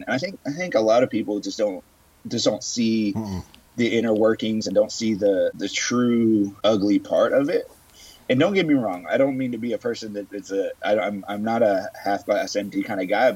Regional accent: San Marcos, Texas, United States; a lot of people from my hometown, San Marcos, they were asking, you know, hey, you're going to be in town, you know, and then friends from Austin

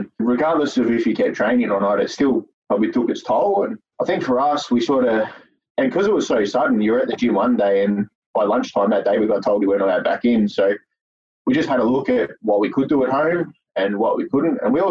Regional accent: Melbourne, Victoria, Australia; I'm 30 years old. We're from Brookfield out in the western suburbs in Melbourne.

